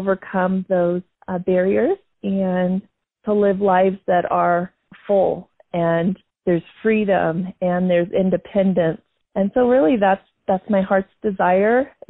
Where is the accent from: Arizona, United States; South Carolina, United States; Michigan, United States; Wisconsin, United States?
Arizona, United States; Prescott; Well, I was born and raised here in Prescott